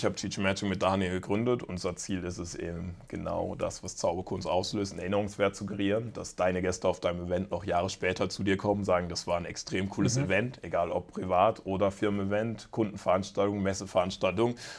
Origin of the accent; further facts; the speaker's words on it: Karlsruhe, Baden-Württemberg, Germany; also born or lived in West Africa; now in Bremen, Germany; ich komme ja ursprünglich aus Karlsruhe, bin jetzt in Bremen.